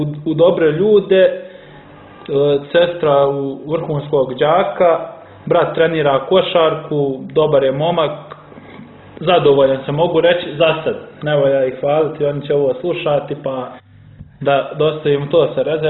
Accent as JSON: {"language": "Serbian", "country": "Montenegro", "said": "Znate kako je to kod nas u Crnoj Gori, prvo pa muško, pa to se slavi. Tako imamo taj neki mentalitet"}